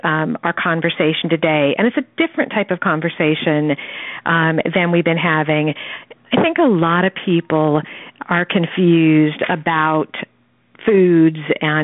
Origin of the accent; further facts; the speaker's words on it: California, United States; I had not heard, and I grew up in Southern California, I had not heard that it was called the Salad Bowl